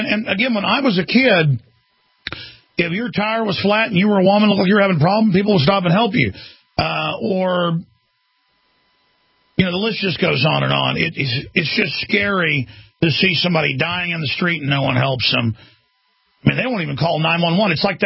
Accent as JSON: {"language": "English", "town": "Dallas", "region": "Texas", "country": "United States", "tie": "born or raised there", "said": "The culture was much more rough when I was even growing up outside Dallas, Texas, and in Dallas."}